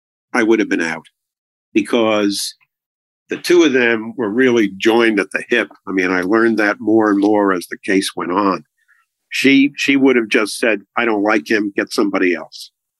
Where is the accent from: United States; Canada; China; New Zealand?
United States; New York; The first day of the trial, I was raised on Long Island.